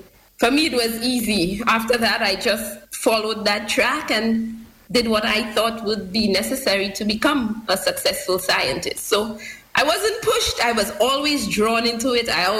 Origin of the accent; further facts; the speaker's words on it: Castries, St. Lucia; I grew up in Sans Souci area and then in Somersdale in Castries. Yes, right there in Sans Souci.